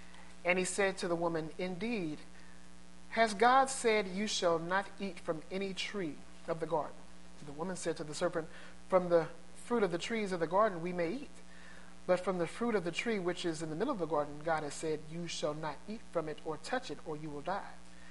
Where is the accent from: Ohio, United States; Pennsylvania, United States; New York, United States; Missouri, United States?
Missouri, United States; St. Louis; As most of you know, I'm from St. Louis.